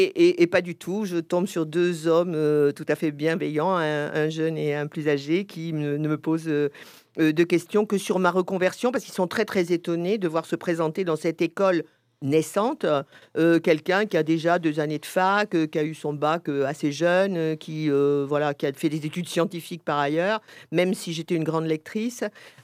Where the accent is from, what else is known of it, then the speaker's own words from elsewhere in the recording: Paris, Île-de-France, France; puisque moi, je suis parisienne